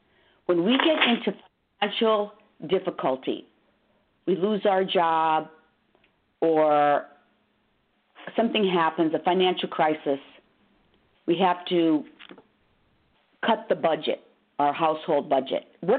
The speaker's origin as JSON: {"language": "English", "region": "Pennsylvania", "country": "United States", "tie": "born or raised there", "also_born_or_lived": "Maryland", "said": "I grew up in Pennsylvania, was educated at Penn State, and I lived in Maryland, the wonderful Washington, D.C., beautiful area for 25 years."}